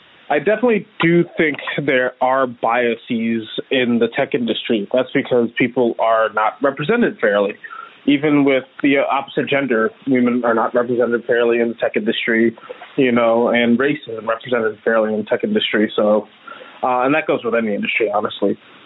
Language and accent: English; Philadelphia, Pennsylvania, United States; also born or lived in Kenya / Savannah, Georgia; I was born in Kenya and I moved to Philadelphia at a young age of about 4 years old. And I lived in Philadelphia most of my life. There were some points where I lived in Savannah, Georgia. Mostly Philadelphia for a good portion of my life.